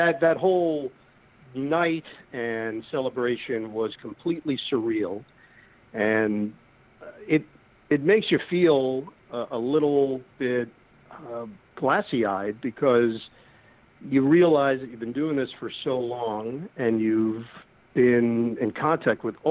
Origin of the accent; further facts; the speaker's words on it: New York City, New York, United States; Yeah, I grew up in New York in Queens, Forest Hills